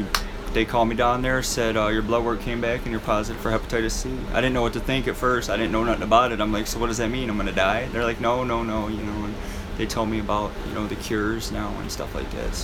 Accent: Detroit, Michigan, United States; I'm 37 years old. I'm from Detroit, Michigan.

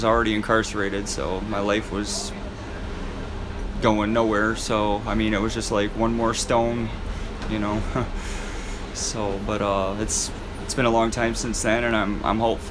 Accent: Detroit, Michigan, United States; I'm 37 years old. I'm from Detroit, Michigan.

